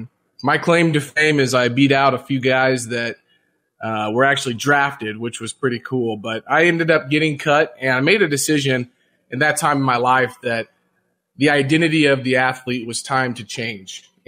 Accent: Jefferson City, Missouri, United States; you know, I grew up in Jefferson City, Missouri. And, you know, I was an athlete.

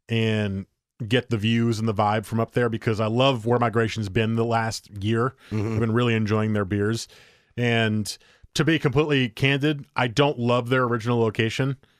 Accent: Beaverton, Oregon, United States; because I was from Beaverton and it was years before I kind of got into the beer scene

